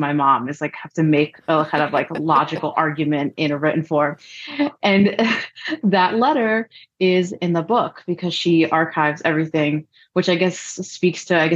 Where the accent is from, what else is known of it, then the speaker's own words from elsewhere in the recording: Brooklyn, New York, United States; I grew up born and raised in Brooklyn, and yeah, nameplates are just these style fashion objects that every community seemed to embrace in some way.